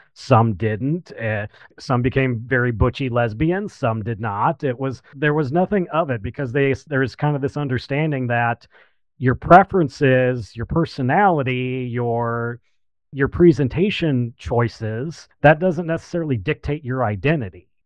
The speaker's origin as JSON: {"language": "English", "region": "Illinois", "country": "United States", "said": "I'm originally from the Central Illinois area, about a couple hours south of Chicago."}